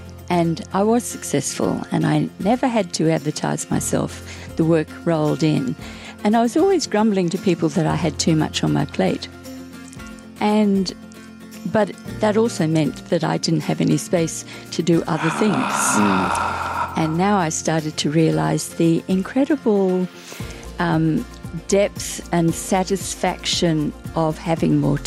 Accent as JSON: {"language": "English", "country": "Australia", "said": "And I love the fact that I'm Australian."}